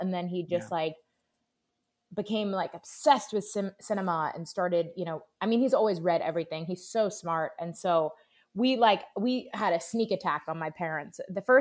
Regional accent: Manhattan, New York, United States; born there; But you know, I was born in Manhattan and I have one brother.

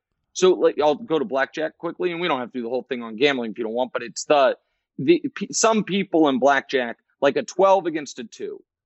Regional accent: Kansas City, United States; And I'm from Kansas City. I'm a Chiefs fan.

